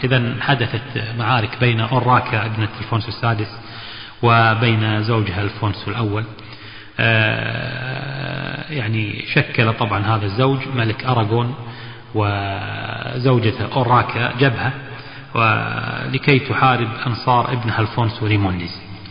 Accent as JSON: {"language": "Arabic", "country": "Kuwait", "said": "طبعا القليعة بلهجتنا ننطقها نقول الجليعة، وهي المنطقة طبعا عندنا المعروفة على ساحل الخليج العربي جنوب الكويت"}